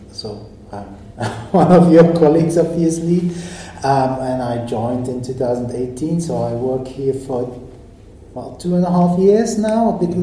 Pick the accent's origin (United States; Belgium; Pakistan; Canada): Belgium; Antwerp, Flanders; I was born in Belgium, so I'm from Belgium, in Antwerp, which is the largest city in the Dutch-speaking part, in Flanders, in the mid-70s. So you can guess my age.